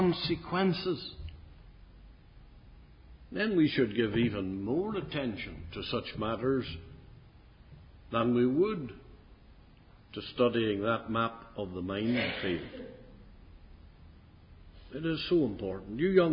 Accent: Ireland; I'm tempted as an Irishman to say that you should just all agree with me and everything would be wonderful.

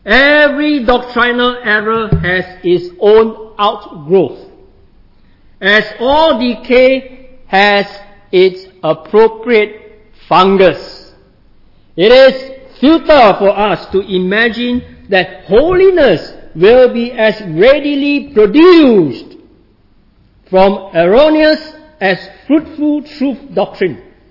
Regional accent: Singapore; those of us who are in Asia and in my home country, Singapore, we are following the same

